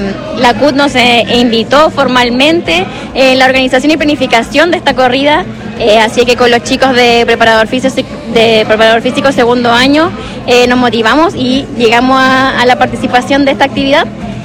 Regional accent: Chile; nosotros como población chilena tenemos altos índices de adulto mayor

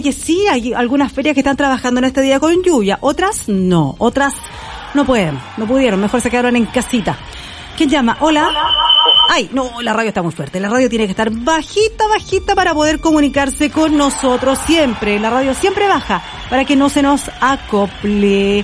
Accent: Chile; Oye, que somos antojados los chilenos.

